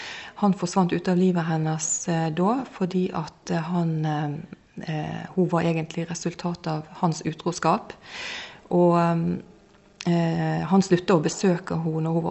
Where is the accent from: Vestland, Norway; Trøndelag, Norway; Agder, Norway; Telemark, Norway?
Vestland, Norway; Hjelmås; Jeg kommer fra Nordhordland, Hjelmås i Nordhordland.